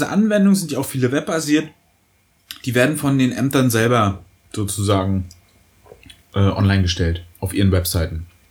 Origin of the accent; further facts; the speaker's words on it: Germany; Wir kommen ja beide aus der DDR, beziehungsweise sind da geboren worden.